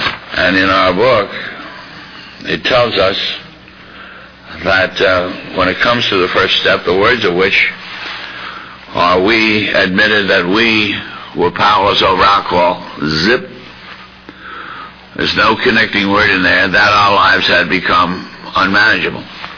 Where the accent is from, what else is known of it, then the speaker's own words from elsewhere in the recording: Bronx, New York, United States; I grew up in the South Bronx in the Depression, and I didn't have time for niceties.